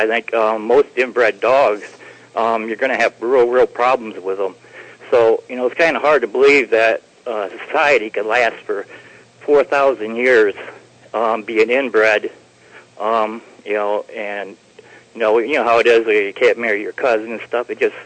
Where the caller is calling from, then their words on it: Ohio, United States; Good evening, Kevin. … from Ohio.